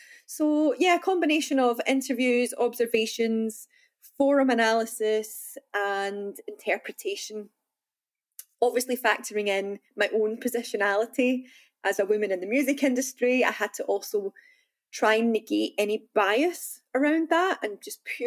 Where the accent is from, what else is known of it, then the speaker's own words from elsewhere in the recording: Glasgow, Scotland, United Kingdom; So I come from Glasgow in Scotland, and we have small but very, you know, close-knit music scenes.